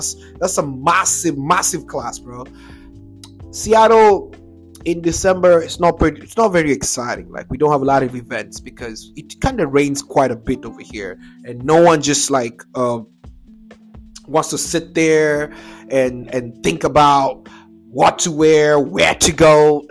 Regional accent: Kenya; in Kenya, my home country.

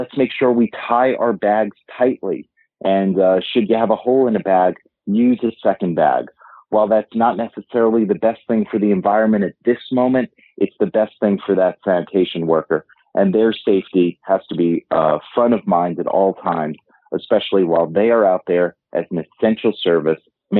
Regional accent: New York, United States; like my hometown of New York

